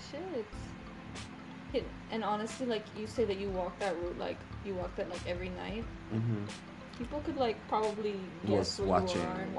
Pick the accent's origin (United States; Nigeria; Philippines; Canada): Philippines; I'm Filipino as fuck.